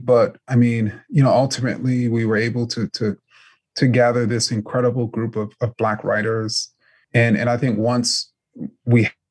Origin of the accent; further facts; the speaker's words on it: New York City, New York, United States; So I grew up in New York City. I was a huge, huge New York Knicks fan.